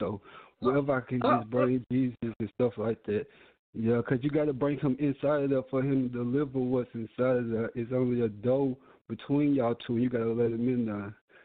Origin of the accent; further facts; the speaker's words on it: Charlotte, North Carolina, United States; Yeah, no. I'm living in Charlotte. I'm from Charlotte, but I just had to mention Concord because I had my dealings in Concord, too.